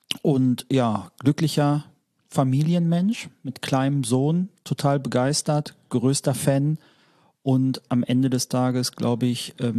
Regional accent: North Rhine-Westphalia, Germany; 33 Jahre jung, gebürtiges Pottkind.

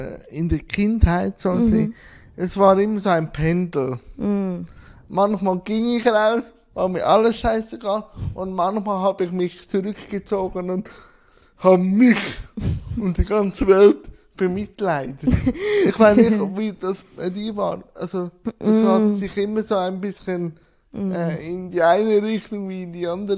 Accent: Schwyz, Switzerland; born there; Ich bin im Kanton Schwyz geboren.

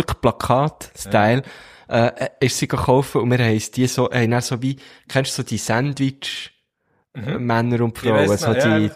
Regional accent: Switzerland; ich, als richtiger Schweizer.

